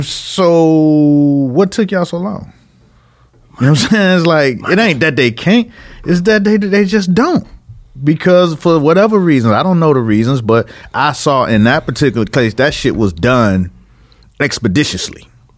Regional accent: Miami, Florida, United States; Because I'm from Miami. And we had a strip, 15th Ave.

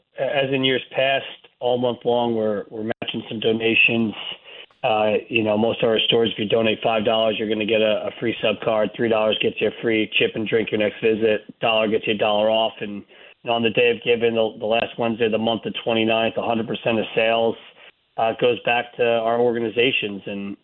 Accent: Wall, New Jersey, United States; we started this thing out of my hometown in Wall, New Jersey

